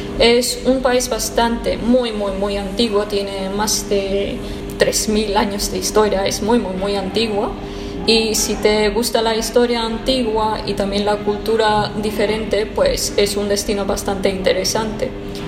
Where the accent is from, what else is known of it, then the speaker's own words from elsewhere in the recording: Armenia; Spanish is a second language; now in Spain; Yo soy de Armenia, de Cáucaso.